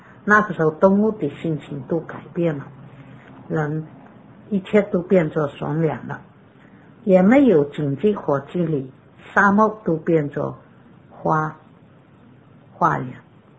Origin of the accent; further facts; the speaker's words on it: China; 这个千年过渡呢，就是世界属我们中国人所讲的大同世界，